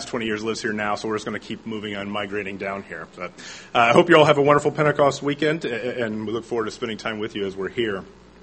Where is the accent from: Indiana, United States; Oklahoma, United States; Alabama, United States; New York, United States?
Indiana, United States; Indianapolis; As Mr. Preston said, I'm from Indianapolis, so I'm therefore not the Texan.